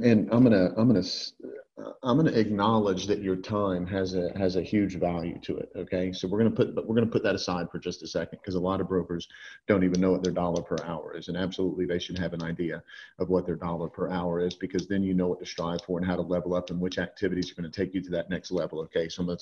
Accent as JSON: {"language": "English", "region": "Georgia", "country": "United States", "said": "You know, I'm from Georgia, so everything's a damn story, right?"}